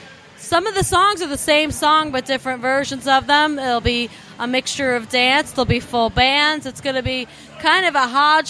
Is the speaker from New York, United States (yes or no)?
yes; Woodstock, New York, United States; Yeah, I'm originally from Woodstock, New York, so I kind of grew up in a real musical town, the Hudson Valley.